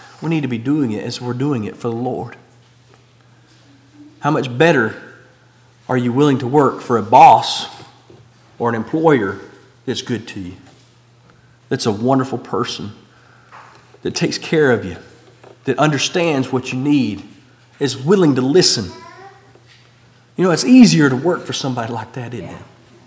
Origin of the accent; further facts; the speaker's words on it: Southern United States, United States; accent: Southern; some people from up north, as soon as I open my mouth, they identify me as a Southerner.